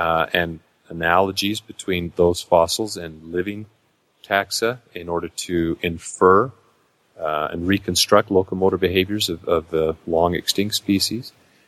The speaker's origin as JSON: {"language": "English", "town": "Spokane", "region": "Washington", "country": "United States", "tie": "born or raised there", "said": "I grew up in the Pacific Northwest, and so I was aware of some of the stories about Sasquatch from British Columbia and Bigfoot and so on. And I was living in Spokane, Washington as a youngster, about age 11"}